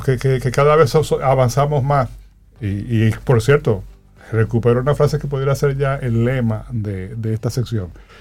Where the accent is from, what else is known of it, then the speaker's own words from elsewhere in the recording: Dominican Republic; Nosotros como sociedad dominicana no lo concebimos así